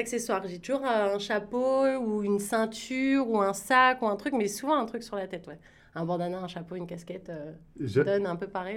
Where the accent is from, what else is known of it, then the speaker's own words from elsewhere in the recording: France; Je suis d'origine française. Enfin, je viens de France, j'ai des origines un peu mixtes